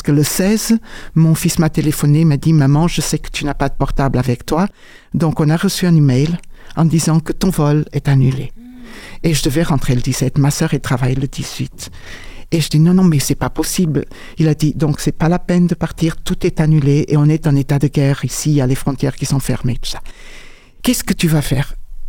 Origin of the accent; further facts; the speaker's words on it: Annecy, Auvergne-Rhône-Alpes, France; Je me suis dit, mais je suis d'Annecy, c'est juste à côté.